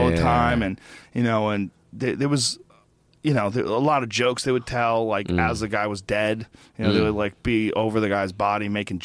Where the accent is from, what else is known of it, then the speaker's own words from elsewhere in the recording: Newton Upper Falls, Massachusetts, United States; I grew up in Newton Upper Falls, which is like a suburb of Boston.